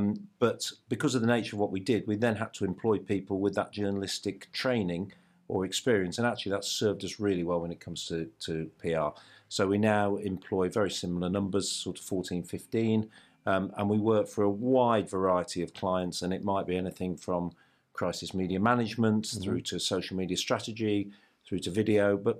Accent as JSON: {"language": "English", "region": "West Midlands", "country": "United Kingdom", "lives_now": "Kenilworth, United Kingdom", "said": "I'm from West Midlands, further West Midlands from Shropshire."}